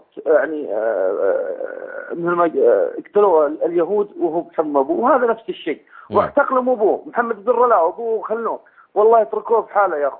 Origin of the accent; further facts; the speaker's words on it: Saudi Arabia; عندنا في السعوديه زعوف ترى في منهم في الكويت